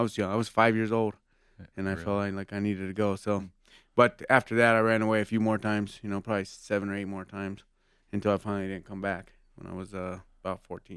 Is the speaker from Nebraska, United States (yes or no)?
no; Albuquerque, New Mexico, United States; born there; I was born in Albuquerque, New Mexico in 1980.